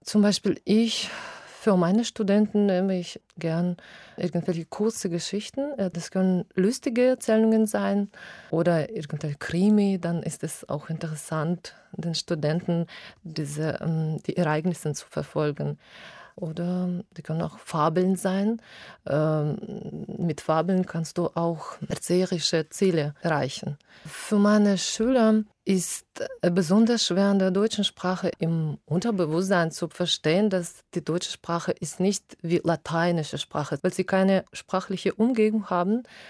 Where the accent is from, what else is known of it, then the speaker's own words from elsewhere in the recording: Kostanay, Kostanay Region, Kazakhstan; German is a second language; Ich komme aus Kasachstan, aus der Stadt Kostanai. Und ich bin im Jahre 1979 geboren.